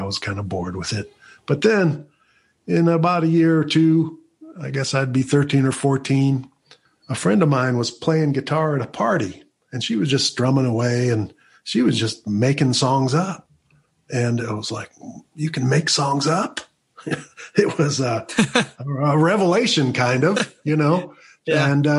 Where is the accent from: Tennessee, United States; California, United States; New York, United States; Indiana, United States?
Indiana, United States; East Chicago; I was born in East Chicago, Indiana, and that's an old steel mill town, and my first memories were there. It's kind of a town that's beyond its prime, but what was cool about it and what I love about where I'm from